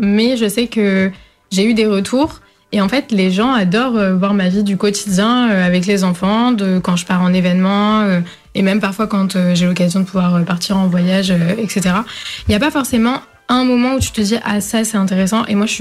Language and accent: French; France; je suis née en France et que j'ai grandi en France, je me sens profondément portugaise parce que mes deux parents, enfin l'intégralité de ma famille finalement est portugaise. Donc j'ai grandi dans cet environnement-là.